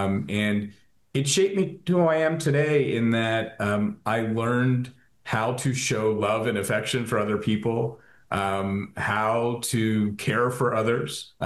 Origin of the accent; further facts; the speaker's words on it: Philadelphia, Pennsylvania, United States; also born or lived in Delaware County; Grew up in West Philadelphia, Southwest Philadelphia, and Delaware County. I've got two brothers, and I am the middle.